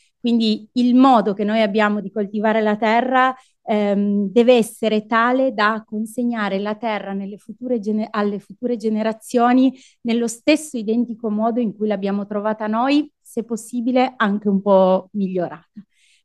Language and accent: Italian; Piedmont, Italy; Il Piemonte è la mia casa, io sono originaria del Canavese e a fine 2019 ho deciso di licenziarmi e di provare a ritornare nell'azienda agricola dei miei nonni, quindi i miei nonni erano contadini